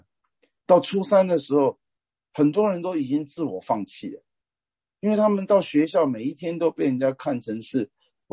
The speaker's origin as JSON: {"language": "Chinese", "country": "Taiwan", "said": "我从台湾来的，我那个时代呢"}